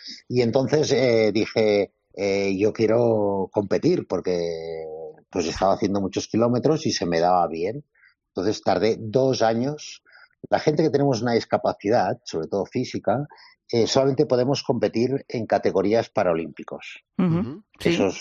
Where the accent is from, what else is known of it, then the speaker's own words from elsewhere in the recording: Andorra; yo he sido olímpico de Andorra, que somos poquitos, ¿sabes?